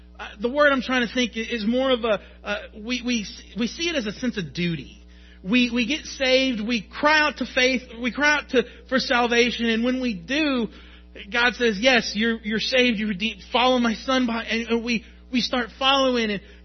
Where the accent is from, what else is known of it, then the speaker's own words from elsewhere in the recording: Chicago, Illinois, United States; I grew up in Chicago. I confess, I grew up going to Wrigley.